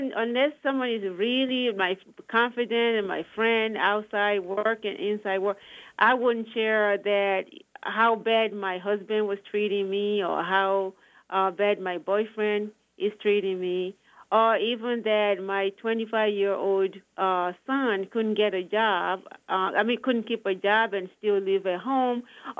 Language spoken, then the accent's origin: English; Nigeria; moved away; Nigeria. I came from Nigeria. I came here 36 years ago, it's a long story.